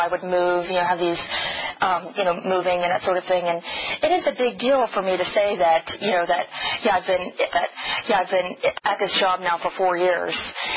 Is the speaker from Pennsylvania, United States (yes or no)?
yes; Pittsburgh, Pennsylvania, United States; Like I said, I grew up in Pittsburgh, Pennsylvania.